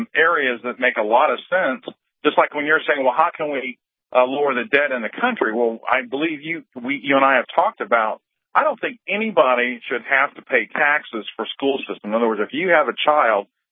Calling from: Salt Lake City, Utah, United States; I'm calling from Salt Lake, Utah.

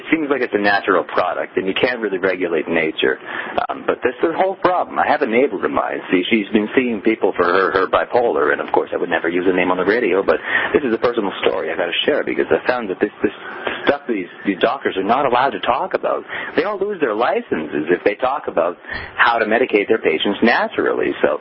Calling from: Toronto, Ontario, Canada; I'm calling from Toronto, Canada, unfortunately.

